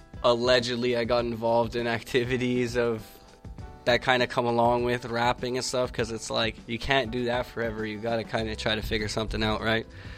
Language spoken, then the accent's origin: English; Montreal, Quebec, Canada; I'm an artist who's actually from here. I'm from Montreal. I started making music here